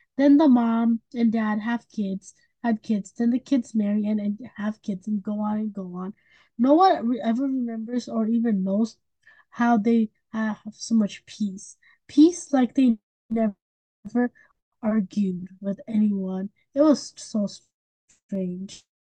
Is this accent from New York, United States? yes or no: yes; Hudson, New York, United States; I'm 10 years old, and I'm also from Hudson.